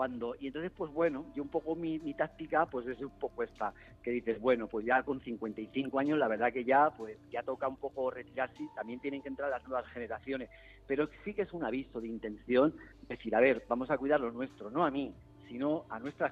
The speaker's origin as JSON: {"language": "Spanish", "town": "Zaragoza", "region": "Aragon", "country": "Spain", "tie": "born or raised there", "said": "a través de mi Aragón, que es mi tierra, que es donde yo he nacido, en Zaragoza"}